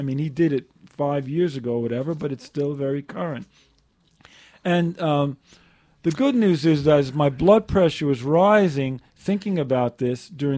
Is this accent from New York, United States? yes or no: yes; New York City, New York, United States; I was always thinking about this situation of the human condition growing up in New York City.